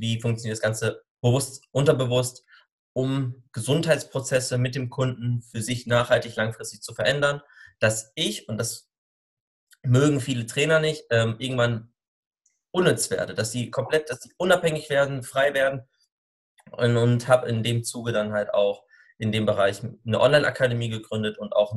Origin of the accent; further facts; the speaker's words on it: North Rhine-Westphalia, Germany; ich komme aus ursprünglich aus dem Ruhrgebiet, bin knapp 30, noch nicht ganz.